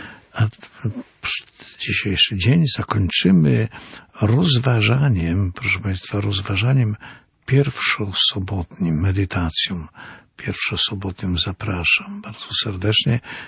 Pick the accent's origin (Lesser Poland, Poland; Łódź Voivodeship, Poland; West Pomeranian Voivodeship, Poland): Lesser Poland, Poland; Olkusz; W Olkuszu pozdrawiam moje rodzinne miasto serdecznie